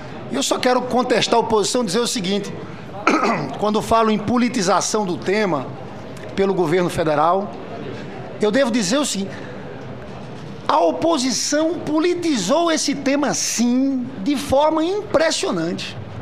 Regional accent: Brazil; Agora, sinceramente, como senador, como brasileiro, a gente queria

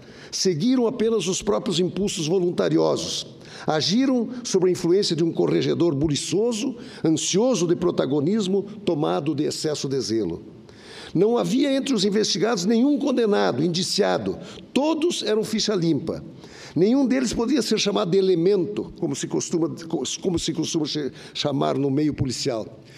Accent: Santa Catarina, Brazil; Mas lá no meu estado de Santa Catarina

